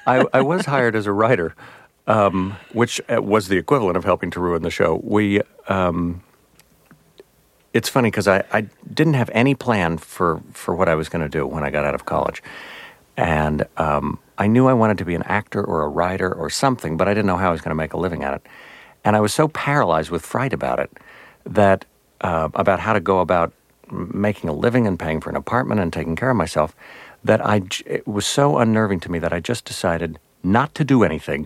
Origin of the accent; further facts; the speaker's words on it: Midland, Texas, United States; I think anyone growing up in Midland would turn to their imagination at a fairly young age.